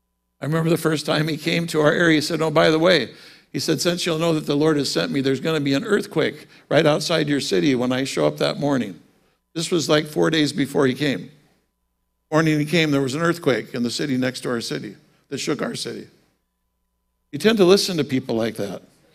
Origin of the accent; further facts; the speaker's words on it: Seattle, Washington, United States; since I'm from Seattle, I picture he probably got up to have his Starbucks.